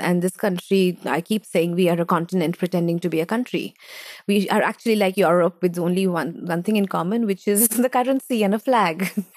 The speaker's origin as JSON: {"language": "English", "town": "Jaipur", "region": "Rajasthan", "country": "India", "tie": "born or raised there", "also_born_or_lived": "United Kingdom / United States", "moved": "yes", "said": "But anyway, I was born in Britain, and then my father decided to move to America. And then we came back to, then his mother threw a tantrum saying, come back home, like good Indian sons."}